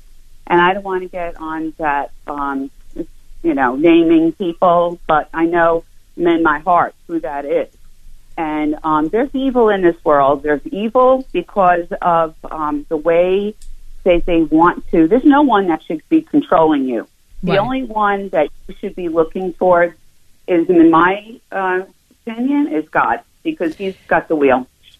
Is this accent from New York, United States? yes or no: yes; Queens, New York, United States; now in North Carolina, United States; And I am a Queens girl at heart. I live in North Carolina now. I was born and raised in Queens.